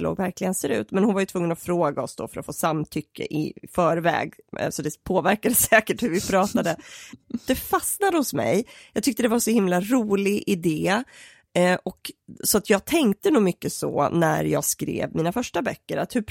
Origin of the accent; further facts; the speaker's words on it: Örkelljunga, Skåne, Sweden; Jag växte upp i Örkelljunga, så vi gick i skolan i Klippan och det är ju inget sådär metropol direkt.